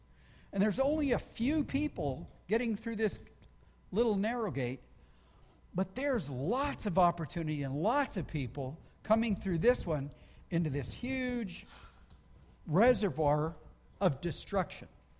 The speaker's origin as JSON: {"language": "English", "region": "Texas", "country": "United States", "tie": "born or raised there", "also_born_or_lived": "Chicago", "said": "I grew up in Chicago. Well, I didn't grow up in Chicago. I grew up in Texas, where people are supposed to grow up. But I lived in Chicago for quite a few years."}